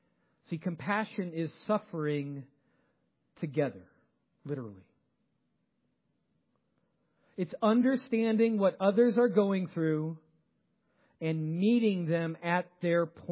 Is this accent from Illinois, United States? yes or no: yes; Chicago, Illinois, United States; See, everyone I grew up around in Chicago either went to the University of Illinois, so they were Illini, or they went to Northwestern if you had good enough grades and you're a Wildcat.